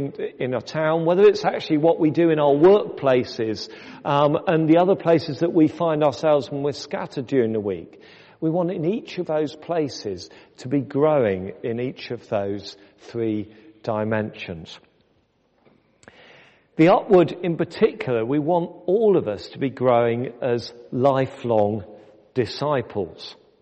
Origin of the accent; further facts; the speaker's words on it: United Kingdom; We're British, for goodness sake. It's our national pastime.